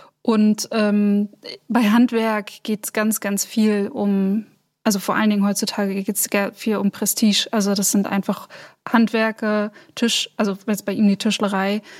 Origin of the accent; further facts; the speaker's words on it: Berlin, Germany; Ich komme aus Berlin, ich bin Berlinerin